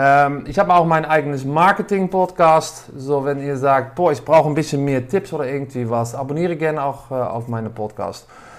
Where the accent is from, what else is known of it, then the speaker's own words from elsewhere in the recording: Netherlands; German is a second language; now in Düsseldorf, Germany; Ich bin von Venue Marketing, man hört das auch ein bisschen. Ich komme aus Holland, wohne seit Jahren in das schöne Düsseldorf.